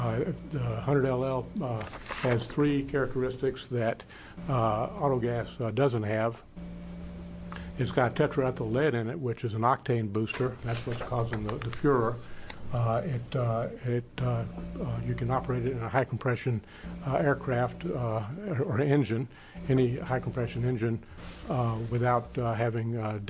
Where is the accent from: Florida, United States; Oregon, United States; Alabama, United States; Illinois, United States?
Oregon, United States; Canby; I'm an attorney from Canby, Oregon, and I live on a residential air park, Dietz Air Park in Clackamas County.